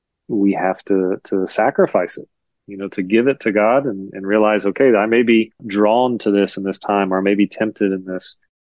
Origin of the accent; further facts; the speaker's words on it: Charleston, South Carolina, United States; But born and raised in Charleston, and Bishop England's my alma mater.